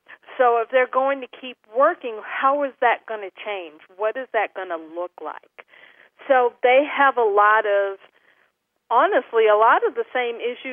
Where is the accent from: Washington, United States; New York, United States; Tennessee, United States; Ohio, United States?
Ohio, United States; Cleveland; He lived right on Superior, because I'm from Cleveland